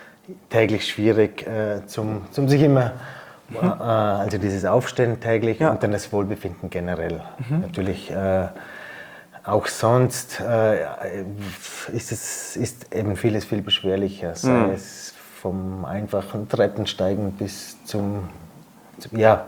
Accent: Möckers, Vorarlberg, Austria; Ich komme aus Möckers in Vorarlberg.

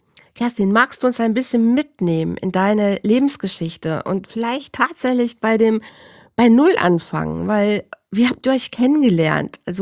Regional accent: Bielefeld, North Rhine-Westphalia, Germany; wir haben uns in Bielefeld, in meiner Heimat ja noch kennengelernt

